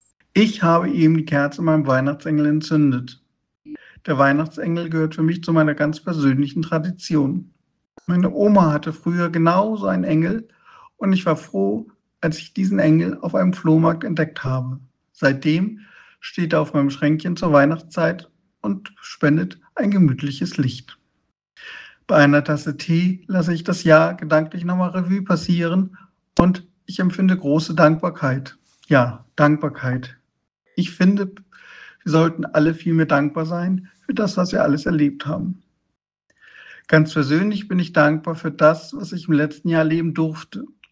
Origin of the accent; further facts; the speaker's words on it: Hamburg, Germany; und ich komme aus Hamburg.